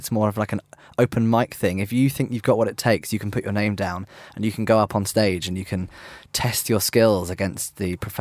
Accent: United Kingdom; I'm British, so of course I like my cups of tea in the morning.

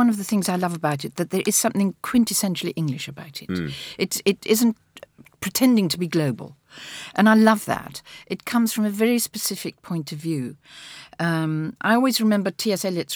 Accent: South Africa; because I come from South Africa, as may be well known, and there is, you can hear it in my voice

